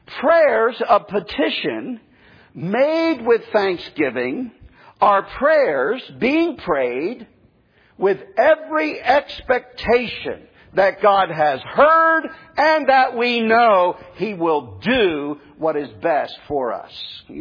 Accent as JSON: {"language": "English", "region": "New Jersey", "country": "United States", "tie": "born or raised there", "lives_now": "Florida, United States", "said": "You know, up in my home state of New Jersey, we love our diners. There aren't as many what I call real diners here in Florida."}